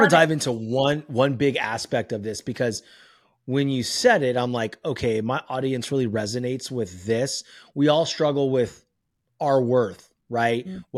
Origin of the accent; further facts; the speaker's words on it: Concord, California, United States; I'm from Concord.